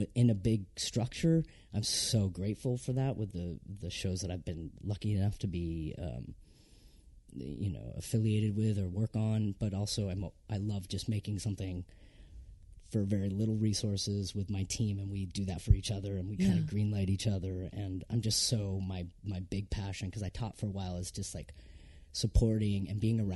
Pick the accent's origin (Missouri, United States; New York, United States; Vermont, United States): Vermont, United States; also born or lived in San Francisco, United States; I grew up in Vermont, working class, whatever, but I worked at, like, an art house theater for a while